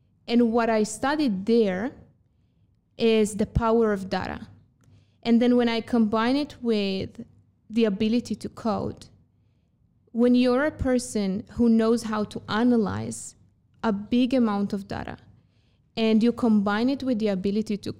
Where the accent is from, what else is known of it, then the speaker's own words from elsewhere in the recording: Israel; So I'm from Israel originally